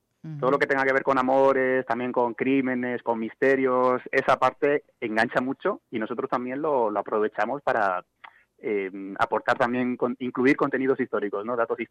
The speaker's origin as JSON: {"language": "Spanish", "town": "Madrid", "region": "Community of Madrid", "country": "Spain"}